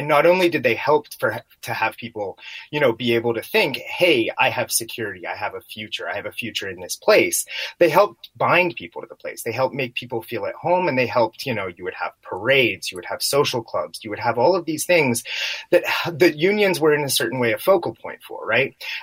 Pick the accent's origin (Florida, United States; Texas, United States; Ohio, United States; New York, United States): Ohio, United States; Cincinnati; I grew up in Cincinnati.